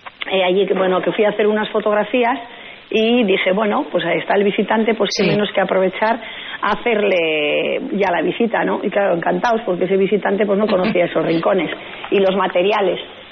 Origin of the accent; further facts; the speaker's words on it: Artziniega, Basque Country, Spain; yo que soy de Archiniega